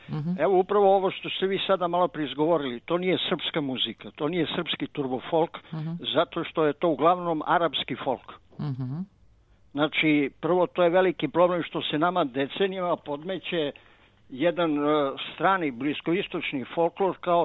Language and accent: Serbian; Croatia; born there; ja sam rođen u Hrvatskoj